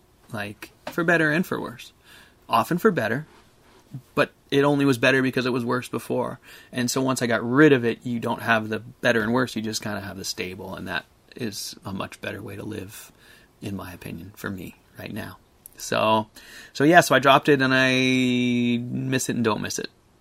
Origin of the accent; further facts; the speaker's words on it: Seattle, Washington, United States; I grew up in Seattle, you know, I grew up in Seattle in the 80s, in the 70s, 80s and 90s. I grew up in Seattle when Starbucks was founded.